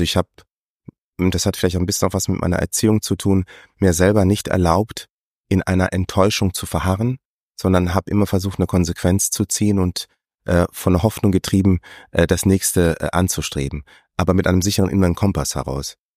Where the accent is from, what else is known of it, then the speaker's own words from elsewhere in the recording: Tanzania; also born or lived in Germany; weil ich bin ja in Deutschland geboren.